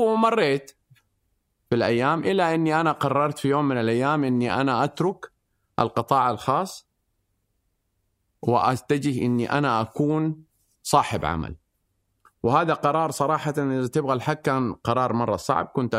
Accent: Mecca, Makkah Province, Saudi Arabia; تربينا في مكة الحمد لله، واشتغلنا كل شيء، اشتغلنا في الحج واشتغلنا في العمرة

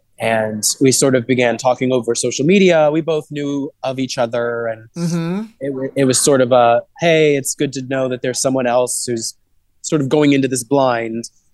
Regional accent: Houston, Texas, United States; now in Seattle, United States; Yeah, I grew up in Houston and I started doing drag in Texas, Houston specifically. So right as I sort of flew the coop and moved to Seattle

